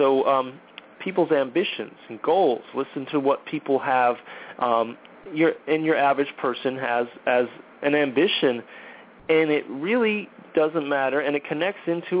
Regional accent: United States; born there; I'm American. I'm born in this country. That's where I was born.

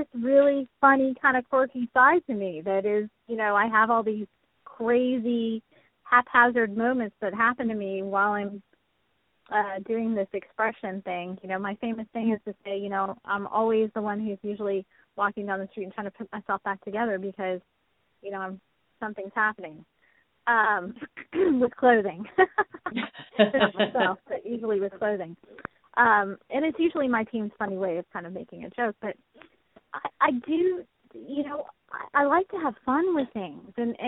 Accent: Texas, United States; I came from Texas up there, and I don't dress like a normal, I don't know if you call it normal Texas girl does

